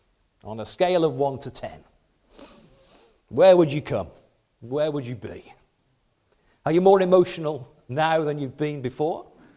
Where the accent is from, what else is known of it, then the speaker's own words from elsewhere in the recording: United Kingdom; Even a stiff upper lip, being British, doesn't get us away from what churns within our hearts.